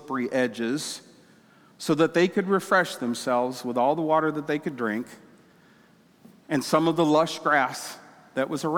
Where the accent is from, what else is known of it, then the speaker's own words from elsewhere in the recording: Australia; I grew up in Australia.